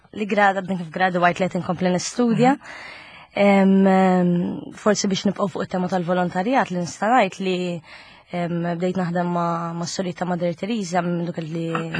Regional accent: Kalkara, South Eastern Region, Malta; Kienet anke ibsa Malta, sada kont bonlu jien mill-Kalkara, ġifieri mhux bot.

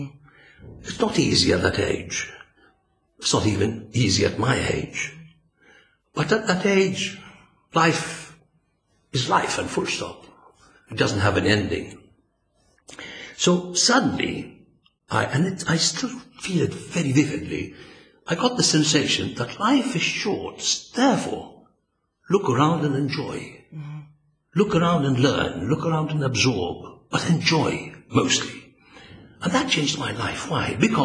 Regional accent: Malta; also born or lived in Gozo; My father was a doctor there for 2 years, so Papa had to come back to Malta when I was just 15 days old.

